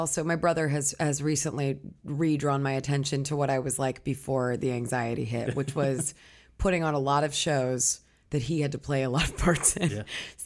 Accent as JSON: {"language": "English", "town": "Scottsdale", "region": "Arizona", "country": "United States", "tie": "born there", "said": "I was born in Scottsdale, Arizona, which is a suburb of Phoenix."}